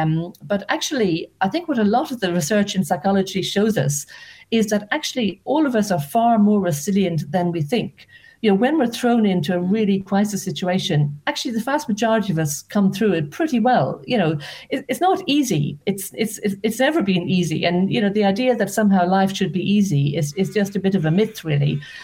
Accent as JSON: {"language": "English", "town": "Dublin", "region": "Leinster", "country": "Ireland", "tie": "born or raised there", "said": "but I grew up actually in Dublin. You might hear from the accent, quite near a golf course."}